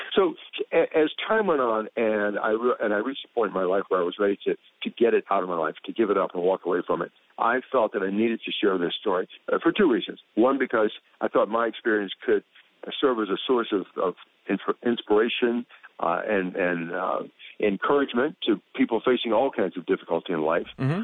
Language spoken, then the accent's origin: English; the South, United States; I had overcome the adversity of growing up in the Jim Crow South as a kid, and you know, facing racial segregation that was in your face every day until I was about 20 years old.